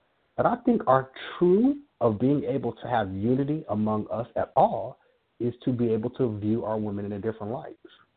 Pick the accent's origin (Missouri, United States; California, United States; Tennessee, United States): California, United States; Los Angeles; also born or lived in Inglewood; So, growing up in Inglewood, I was born in Inglewood. I grew up in Los Angeles.